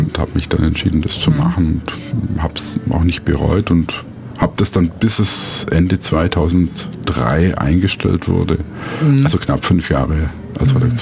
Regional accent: Lindau, Bavaria, Germany; Ich bin geboren in Lindau am Bodensee vor fast exakt 50 Jahren. Ja. Und dort auch aufgewachsen.

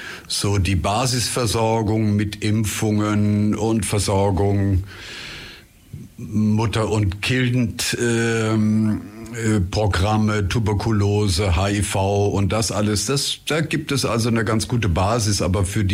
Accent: Rhineland-Palatinate, Germany; accent: Palatinate German; Ich komme aus der Pfalz und habe mir mühsam das Pfälzisch abgewöhnt.

